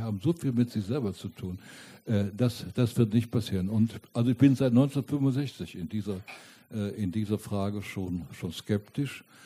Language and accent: German; Germany; Ich bin ja aufgewachsen natürlich in der Bundesrepublik der Alten